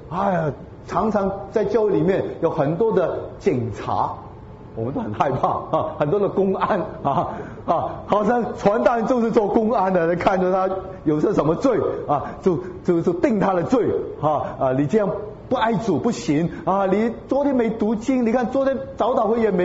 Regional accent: China; 特别我们在中国这样的大环境成长

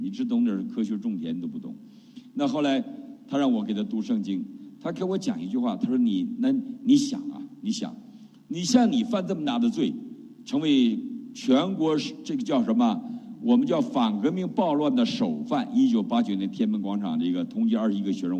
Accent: Northeast China, China; 我们东北人拜那个叫保家仙儿

